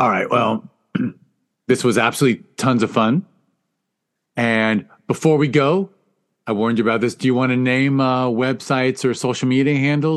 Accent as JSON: {"language": "English", "town": "Studio City", "region": "California", "country": "United States", "tie": "born or raised there", "said": "I grew up in Studio City as well"}